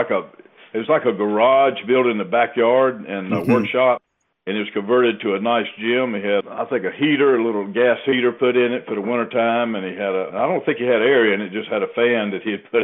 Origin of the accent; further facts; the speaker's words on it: Rock Hill, South Carolina, United States; now in Columbia, United States; Oh, Rock Hill, South Carolina.